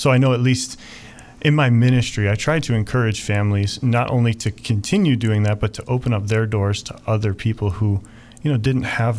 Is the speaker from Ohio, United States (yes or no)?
yes; Euclid, Ohio, United States; also born or lived in Cuyahoga Heights; Yeah, so my family grew up on the east side of Cleveland. So originally from Euclid, Ohio, St. Christine's was our home parish